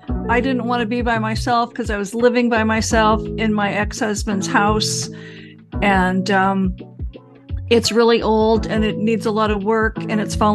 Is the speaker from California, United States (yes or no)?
yes; California, United States; I grew up in Southern California.